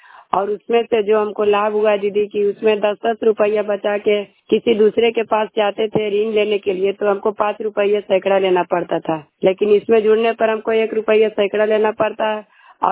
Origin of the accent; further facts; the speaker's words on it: Birsipur, Bihar, India; और अथी के रहने वाले हैं, बिरसीपुर के रहने वाले हैं